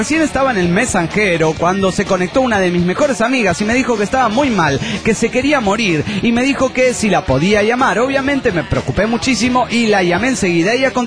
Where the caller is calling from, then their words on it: Puebla, Mexico; de Puebla, México.